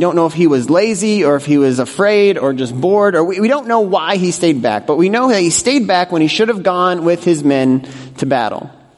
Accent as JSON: {"language": "English", "region": "Colorado", "country": "United States", "tie": "born or raised there", "lives_now": "Northbrook, United States", "said": "If you're new to Northbrook, I grew up in Colorado. I'm a huge Broncos fan."}